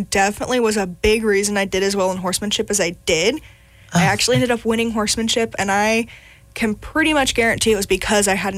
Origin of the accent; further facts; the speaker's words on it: Sonora, California, United States; So I was actually born and raised in Sonora, so definitely deep roots in our community.